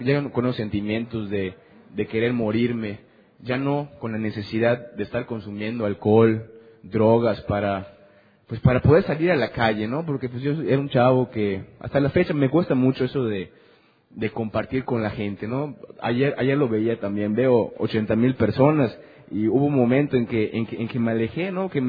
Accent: Yucatán, Mexico; como me dicen allá en mi tierra, en medio de Yucatán

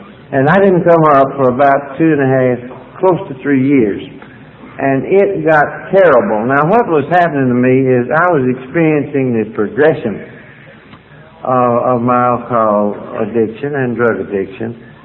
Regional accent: Kentucky, United States; Now, I knew about Lexington because I'm from Kentucky, and Bluegrass was my middle name.

